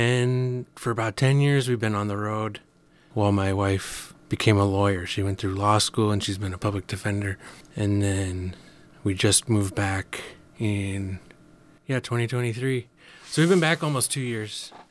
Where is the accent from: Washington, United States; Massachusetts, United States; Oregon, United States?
Washington, United States; Bellingham; also born or lived in Anchorage; I have plenty of Tlingit names, but I was born in Anchorage and grew up mostly in Bellingham.